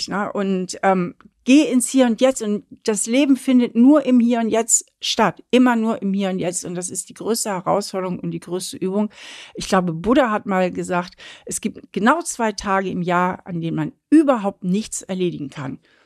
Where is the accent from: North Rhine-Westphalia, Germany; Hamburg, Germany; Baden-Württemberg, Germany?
Hamburg, Germany; Wir sind ja beide in Hamburg aufgewachsen, ich ja auch.